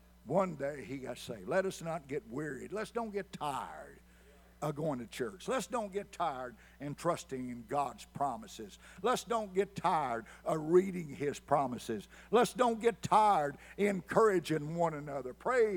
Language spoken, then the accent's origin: English; Marion, Kentucky, United States; A few years ago, I was back in my hometown, Kentucky, Marion.